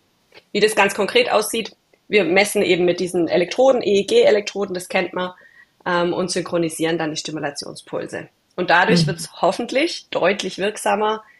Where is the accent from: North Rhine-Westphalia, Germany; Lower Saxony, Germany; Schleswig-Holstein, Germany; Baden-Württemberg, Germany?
Baden-Württemberg, Germany; Tübingen; ich komme ja aus Tübingen ursprünglich sogar.